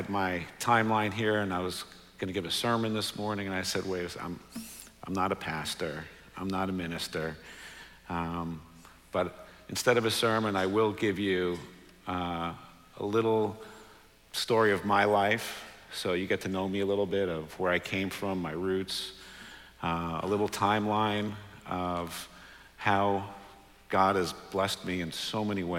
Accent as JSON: {"language": "English", "region": "New York", "country": "United States", "tie": "born or raised there", "said": "I grew up in New York, born and bred in New York to immigrant parents. My dad from Romania, my mother from Hungary, both immigrated here after the war."}